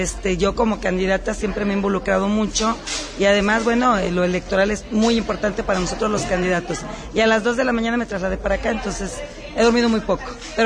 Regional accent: Autlán, Jalisco, Mexico; permití que mis hijos crecieran aquí en El Rullo. Yo nací y crecí en Autlán, pero mis hijos aquí crecieron.

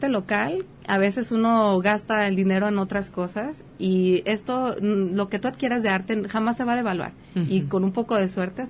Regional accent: Autlán, Jalisco, Mexico; also born or lived in Guadalajara; que ahorita habemos muchos autlenses. Bueno, realmente yo nací en Guadalajara, pero tengo la mayor parte de mi vida viviendo en Autlán.

